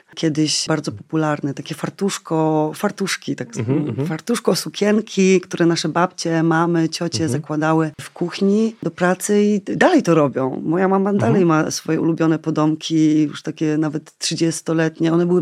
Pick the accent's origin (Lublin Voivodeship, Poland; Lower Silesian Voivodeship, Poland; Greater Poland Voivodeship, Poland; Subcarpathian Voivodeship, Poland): Subcarpathian Voivodeship, Poland; Glinik Górny; z Gogołowa czy z Glinika Górnego, nigdy nie wiedziałam, bo dom był w Gliniku Górnym, a do szkoły chodziłam do Gogołowa.